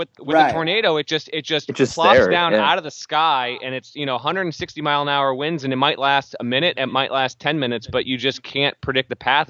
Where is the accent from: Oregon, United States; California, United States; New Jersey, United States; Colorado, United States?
Colorado, United States; Denver; born there; I have obviously no memory of this, but I was born in Denver, and both of my parents were at work.